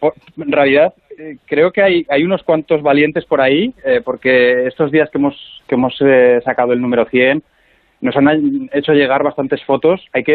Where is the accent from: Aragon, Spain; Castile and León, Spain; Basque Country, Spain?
Aragon, Spain; Zaragoza; yo que soy de Zaragoza, sufriendo, por otro lado